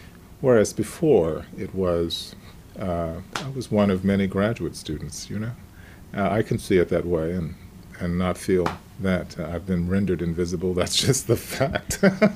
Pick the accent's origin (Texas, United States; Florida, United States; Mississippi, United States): Texas, United States; I'm from Texas. I am likewise the descendant of sharecroppers.